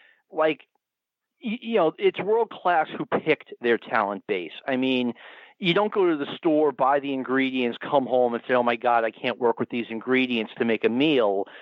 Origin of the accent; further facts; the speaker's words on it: New York City, New York, United States; I'm from Queens. We had all kinds of Dingo Warriors running around there.